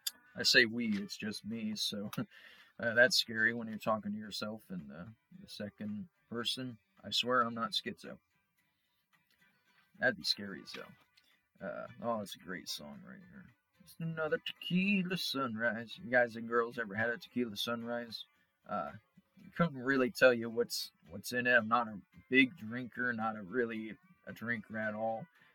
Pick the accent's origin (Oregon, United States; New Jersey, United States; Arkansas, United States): New Jersey, United States; Newark; Well, growing up in Newark in about 2000, was really good.